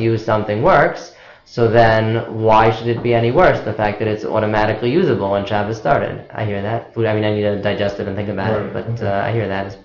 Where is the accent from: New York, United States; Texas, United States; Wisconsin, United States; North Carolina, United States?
New York, United States; now in Toronto, Canada; I'm from New York, I'm in Toronto, shorter nights are still, I don't know what, a good 7, 8, 9 hours.